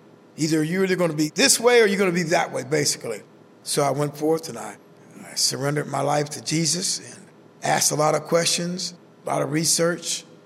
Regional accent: Pittsburgh, Pennsylvania, United States; I'm actually from Homewood, and I grew up in Switzville.

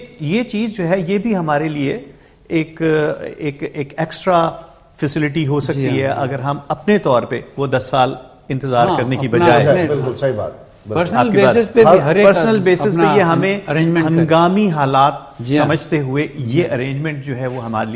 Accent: Punjab, Pakistan; اچھا میں چونکہ پنجاب سے ہوں تو پنجاب کا مجھے زیادہ تجربہ ہے

